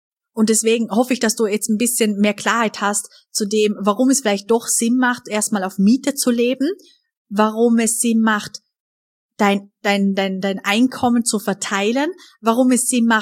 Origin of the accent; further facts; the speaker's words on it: Vorarlberg, Austria; bei uns in Österreich, in Vorarlberg, am Bodensee, sagt man im Dialekt Schaffer, Schaffer, Hüslebauer.